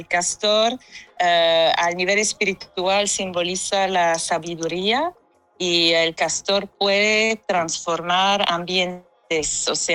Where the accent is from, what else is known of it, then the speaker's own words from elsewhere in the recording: Canada; vengo de Canadá. Mi mamá es Anishinaabe, que es un pueblo indígena de Canadá, Quebec. Viene de una comunidad que se llama Kitikamzibi